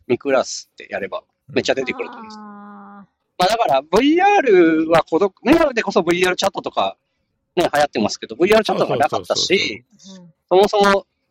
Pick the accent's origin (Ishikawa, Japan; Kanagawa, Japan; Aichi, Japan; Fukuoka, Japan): Aichi, Japan; Toyohashi; 僕、出身が愛知県の豊橋なんで、